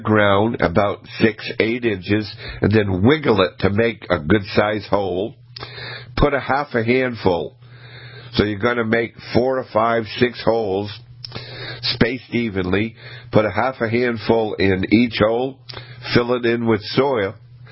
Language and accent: English; Auburn, Maine, United States; When I grew up in Maine, in a city called Auburn, Maine, central Maine, we had four of them planted as a street tree in front of my parents' house.